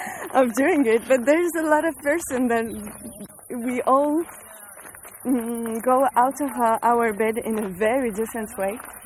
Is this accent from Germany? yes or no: no; France; English is a second language; No, so, I'm French.